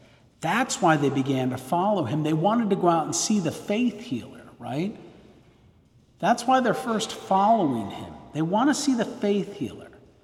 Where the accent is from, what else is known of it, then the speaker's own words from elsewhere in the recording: New Jersey, United States; I grew up in New Jersey, and I knew the good Lord was calling me around the death of Pope St. John Paul II.